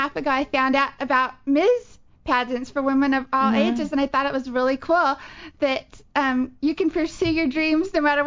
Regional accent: California, United States; No, I'm originally from California, but I spend a lot of time in Houston.

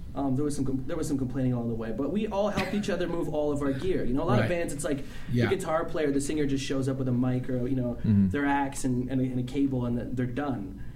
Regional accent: London, Ontario, Canada; moved away as an adult; also born or lived in Toronto; now in Montreal, Canada; I grew up in London, Ontario, which is a city about 300,000 people between Detroit and Toronto geographically.

